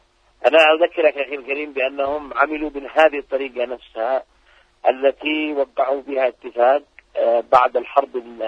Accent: Yemen; العدوان الذي حصل على بلدنا اليمن

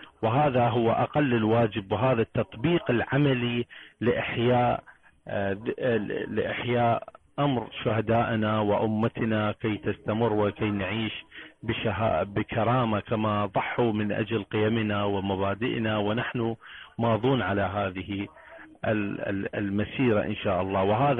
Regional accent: Iraq; من العراق

